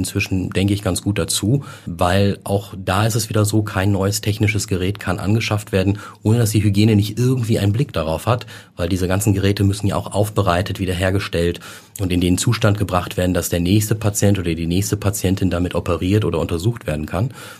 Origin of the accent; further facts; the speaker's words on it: North Rhine-Westphalia, Germany; now in Hamburg, Germany; Nordrhein-Westfalen ist mein Zuhause, meine Heimat.